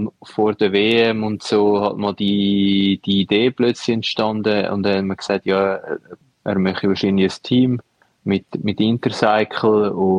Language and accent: German; Rapperswil, St. Gallen, Switzerland; now in Luzerner Hinterland, Switzerland; ich bin ja in Rappi eigentlich aufgewachsen und bin dann eigentlich so, ja, genau, ein bisschen nach dieser schwierigen Zeit, so 2008, 2009, wegen der Samantha auf Hause gezogen, dem Luzerner Hinterland.